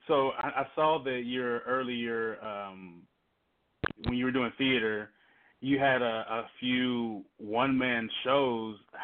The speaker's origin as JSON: {"language": "English", "region": "the South", "country": "United States", "said": "because I'm from the South as well"}